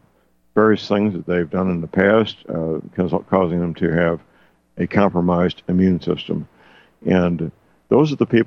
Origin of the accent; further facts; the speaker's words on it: St. Louis, Missouri, United States; He's in my hometown, St. Louis, Missouri.